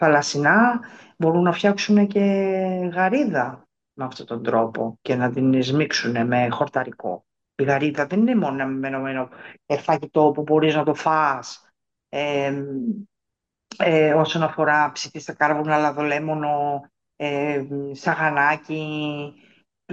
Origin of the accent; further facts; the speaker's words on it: Athens, Attica, Greece; born there; Εγώ κατάγομαι, η καταγωγή μπορεί να είμαι γεννημένη στην Αθήνα, αλλά η καταγωγή μου είναι από την Λακωνία, από το χωριό Κίκα της Μάνης. Από τη Μέσα Μάνη.